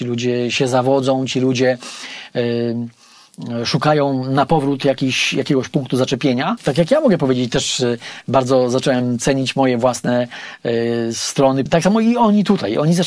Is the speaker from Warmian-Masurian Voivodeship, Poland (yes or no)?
no; Podlaskie Voivodeship, Poland; Najbliższa cerkiew w Sokołach znajduje się 20 parę kilometrów latem od mojej rodzinnej miejscowości.